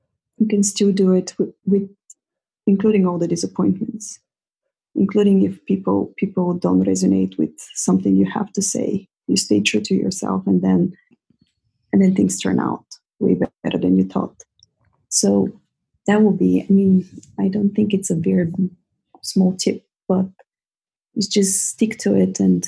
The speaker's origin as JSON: {"language": "English", "country": "Bulgaria", "second_language": "English", "said": "I find that I come across more authentic in English, which is not even my native language. But the first time I remember when I had to go back home to Bulgaria to teach a yoga class in my own language, it was so difficult."}